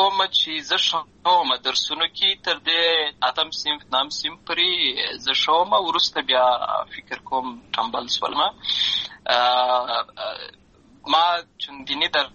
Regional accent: Lashkar Gah, Helmand, Afghanistan; زه په اصل کې د اوروزګان ولایت یم، اما زه په هلمند ولایت لشکرګاه کې پیدا شوی یم. امالته لوی سوی یم، امالته مې ښوونځی لوستی ده،

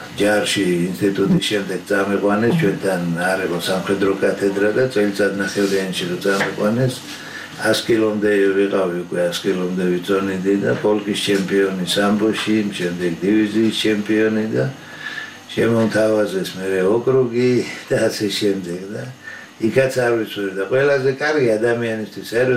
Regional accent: Tbilisi, Georgia; also born or lived in Batumi; დავიბადე ბათუმში, დავიზარდე თბილისში დედოვეში.

